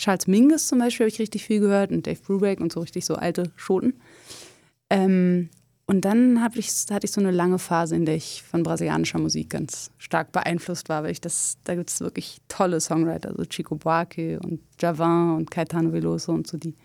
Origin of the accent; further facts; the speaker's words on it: Berlin, Germany; Ja, ich bin ja in Berlin geboren und aufgewachsen